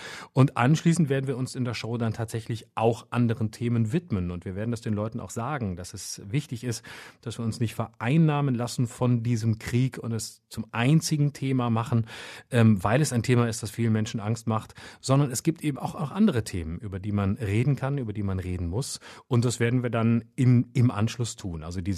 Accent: Rhineland, Germany; Jetzt mag man als Rheinländer sagen, was ist das für ein Klischee, aber das ist meine Meinung zum Karneval.

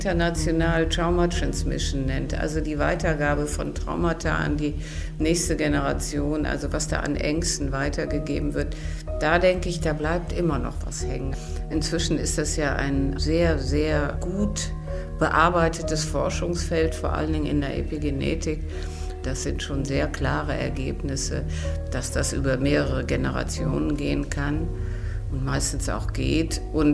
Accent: Rhineland, Germany; Natürlich ist das Rheinland meine Heimat und ich bin auch ein rheinischer Charakter. Mein Vater war auch Rheinländer.

